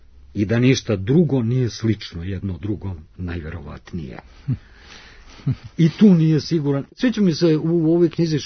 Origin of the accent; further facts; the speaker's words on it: Belgrade, Serbia; na to sam kao Beograđanin ponosan.